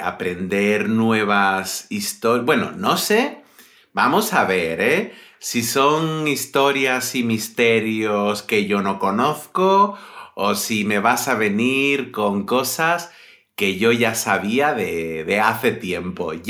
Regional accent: San Fernando, Andalusia, Spain; En Cádiz. Bueno, Cádiz es mi ciudad también.

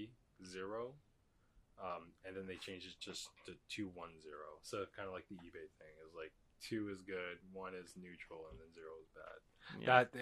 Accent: Hartford, Connecticut, United States; I'm from Hartford originally, and so Hartford is a fucking badass place. Depending on what part of Hartford you come from.

